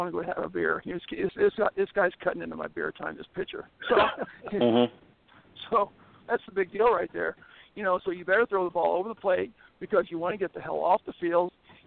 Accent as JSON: {"language": "English", "region": "Missouri", "country": "United States", "tie": "born or raised there", "said": "I grew up in the Boot Hill, and it sticks down into Arkansas."}